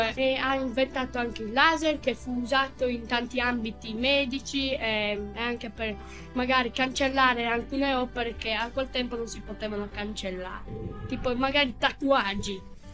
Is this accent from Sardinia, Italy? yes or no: yes; Mamoiada, Sardinia, Italy; vengo da Mamoyaga, frequento la seconda B.